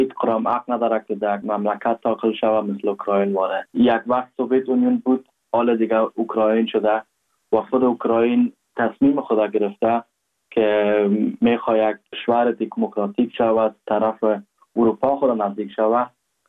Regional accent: Afghanistan

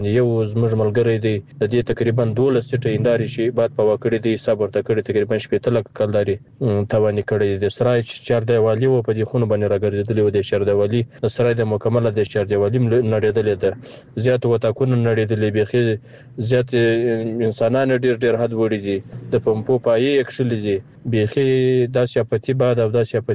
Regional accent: Farah, Afghanistan; زه چې خپله د فراه ولایت یم، د بکوا ولسوالۍ.

